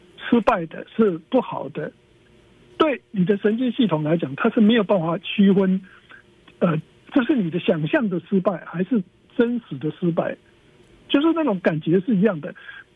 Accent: China; 尤其是你看我们中国人啊，过年期间呢

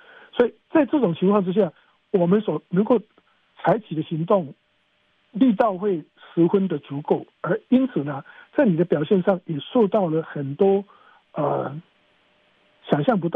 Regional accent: China; 我们中国人常常讲说熟能生巧

